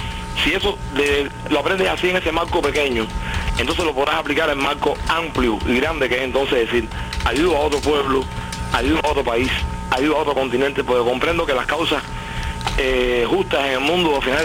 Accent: Cárdenas, Matanzas, Cuba; Sí, de Matanza, ya me lo soplaron ya.

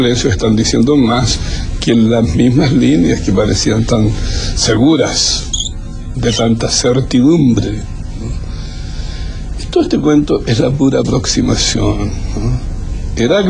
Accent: Lebu, Biobío, Chile; cuando estaba tronando y relampagueando encima de mi casa pobre allá de mi tierra de Lebu

